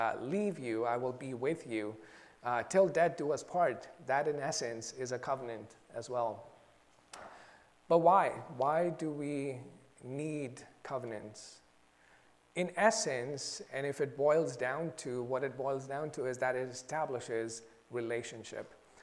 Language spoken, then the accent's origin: English; India; I grew up in India, and a lot of times we would do pinky promises.